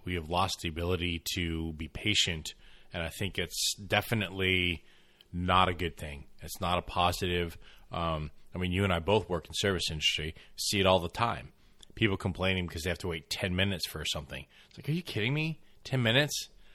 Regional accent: United States; But I'm an American. Americans don't wait.

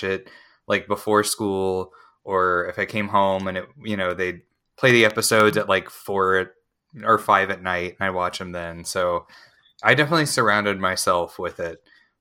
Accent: St. Louis, Missouri, United States; I am from St. Louis.

